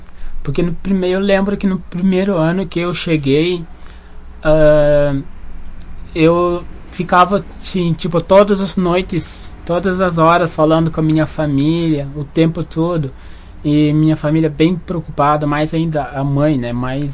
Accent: Senegal; Portuguese is a second language; moved away; porque quando eu cheguei aqui eu não sabia nada de português. Mas eu, como eu sofri muito com essa não falar português, daí eu resolvi, então, eu não quero que os meus amigos, meus irmãos senegaleses fazem a mesma coisa

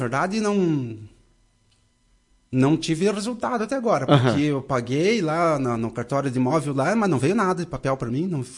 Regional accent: Caseiros, Rio Grande do Sul, Brazil; Não, eu sou de Caseiros.

